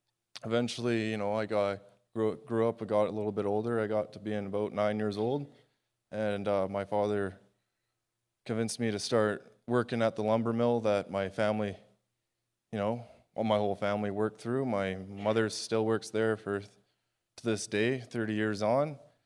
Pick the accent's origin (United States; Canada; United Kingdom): Canada; Sumas Mountain, British Columbia; I am 27 years old. I was born and raised in Sumas Mountain, British Columbia, a little native reserve down there on the mountain.